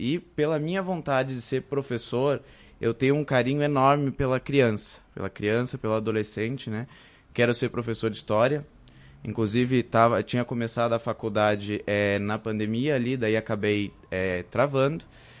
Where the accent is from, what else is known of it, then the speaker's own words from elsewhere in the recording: Marau, Rio Grande do Sul, Brazil; eu sou da região sul do estado do Rio Grande do Sul, né? A minha família toda é de Pelotas. Eu vim para Marau com 2 anos de idade, né? E desde então, desde a idade, resido aí, né?